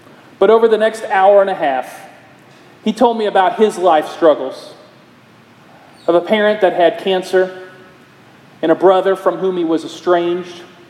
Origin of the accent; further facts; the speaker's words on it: Iowa, United States; We talked about the big world that he grew up in Dallas and the small world that I grew up in Iowa.